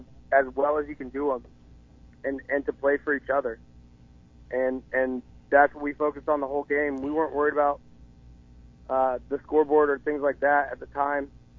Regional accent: Indiana, United States; I mean, I'm from Northern Indiana, and I knew who Tri-West was when I was in high school.

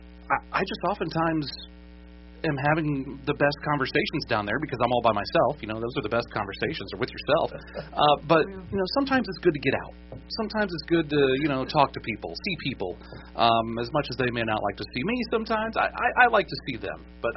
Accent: Logansport, Indiana, United States; which I grew up in Logansport.

